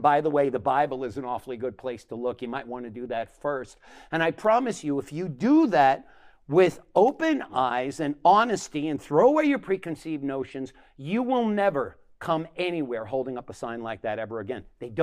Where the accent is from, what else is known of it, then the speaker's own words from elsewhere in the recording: New York, United States; I said, it's okay. I'm from New York.